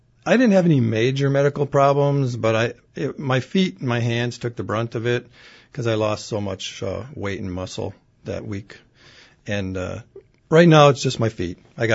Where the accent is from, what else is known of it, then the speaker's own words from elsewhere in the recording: Michigan, United States; always been around these parts of the woods.